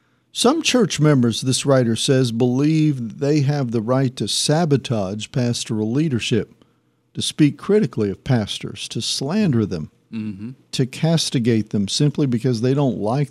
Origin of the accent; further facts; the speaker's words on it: Pennsylvania, United States; I grew up in Pennsylvania, and I still follow the Philadelphia sports teams and Penn State's football team.